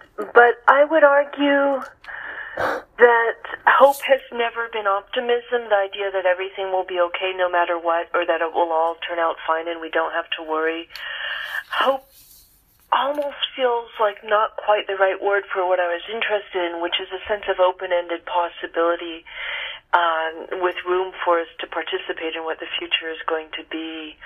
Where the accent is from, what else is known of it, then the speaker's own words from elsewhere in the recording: California, United States; because when I was growing up in California, we were regarded almost universally as a kind of barbarian hinterland